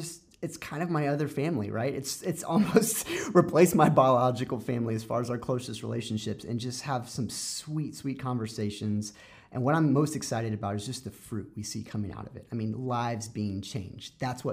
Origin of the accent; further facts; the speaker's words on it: Texas, United States; So I'm back in the small town where I grew up in Texas, and I have my wife, and we're pregnant with our fourth daughter now.